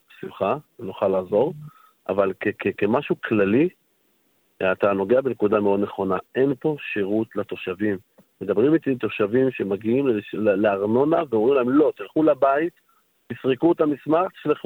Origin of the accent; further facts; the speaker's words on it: Migdal HaEmek, Northern District, Israel; born there; הרב גרוסמן, שגדלתי אצלו, נולדתי במגדל העמק